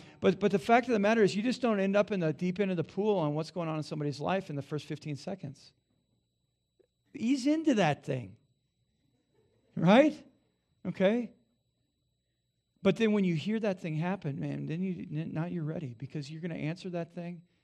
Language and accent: English; Durango, Colorado, United States; I'm from Durango.